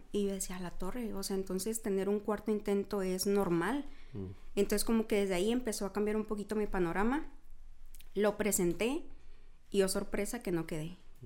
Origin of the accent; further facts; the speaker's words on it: Navojoa, Sonora, Mexico; yo casi siempre digo, soy de Sonora, no digo de Navojoa